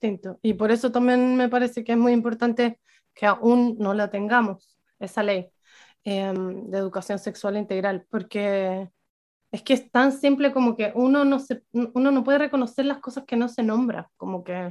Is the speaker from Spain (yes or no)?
no; Chile; se ve también muy fuerte como lo conservadora que es nuestra sociedad, como chilenos, digo.